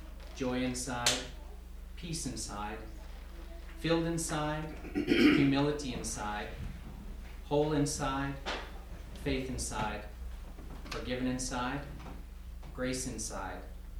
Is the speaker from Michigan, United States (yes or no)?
yes; Marquette, Michigan, United States; this is my first time at Holden. I'm from Marquette, Michigan.